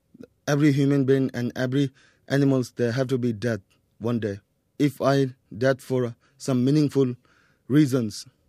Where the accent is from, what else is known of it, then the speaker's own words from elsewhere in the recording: Delhi, India; I was born in Delhi and I stay with the Tibetan community.